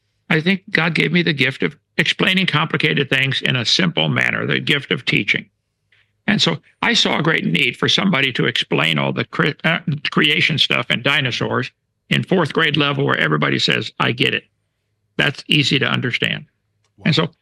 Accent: East Peoria, Illinois, United States; I was raised in Illinois, East Peoria.

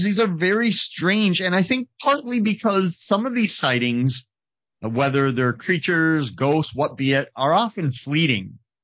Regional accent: Wisconsin, United States; And I can tell you, growing up in Wisconsin, I've had a few nights

